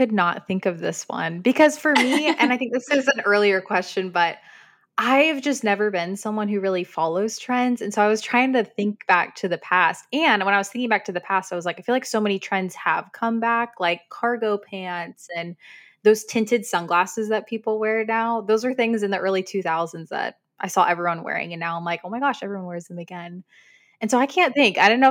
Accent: Texas, United States; but one that I can get behind, especially as a Texan, are all the cowboy boots I've been seeing lately.

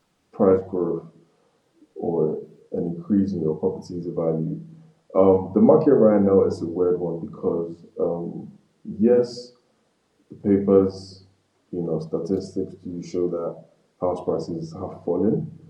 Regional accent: Nigeria; the fact that I'm from Nigeria.

